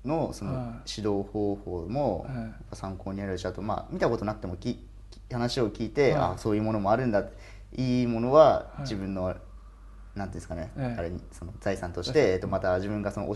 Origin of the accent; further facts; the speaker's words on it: Akita, Japan; 2007年の秋にその国民体育大会が、僕の地元の秋田県で、開催される予定で